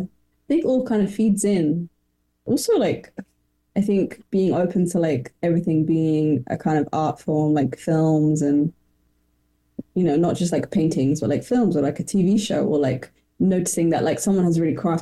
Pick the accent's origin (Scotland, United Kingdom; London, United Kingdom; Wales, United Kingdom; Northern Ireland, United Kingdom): London, United Kingdom; I've grown up in London. I'm from London, but like none of my family is like originally from London.